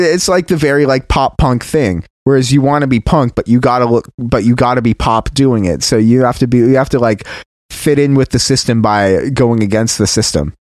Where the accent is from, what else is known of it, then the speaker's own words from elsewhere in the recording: Portland, Oregon, United States; even though I was from Portland, Oregon, and I was raised to be an anarchist